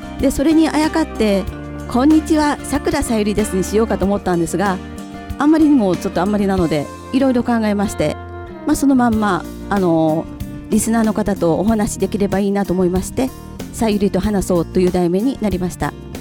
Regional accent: Mie, Japan; accent: Kansai; 出身地が三重県ですので、自分では標準語を話しているつもりなんですが、イントネーションが関西弁になることはよくあることなので

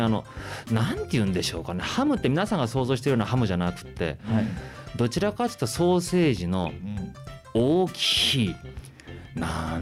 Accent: Nagasaki, Japan; 僕長崎の出身なんですが、

